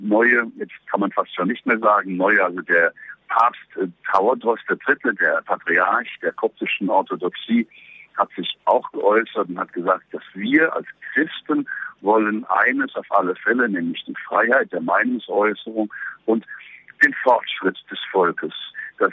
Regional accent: Egypt; sondern wir sind alle Ägypter und gemeinsam wollen wir es schaffen.

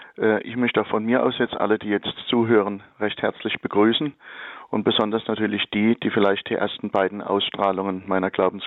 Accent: Mannheim, Baden-Württemberg, Germany; born there; now in Lauf, Germany; bin 68 Jahre alt, geboren in Mannheim, das zur Freiburger Diözese gehört, wohne jetzt allerdings in Lauf, das ist hier ziemlich in der Mitte der Diözese, auf halbem Weg zwischen Baden-Baden und Offenburg.

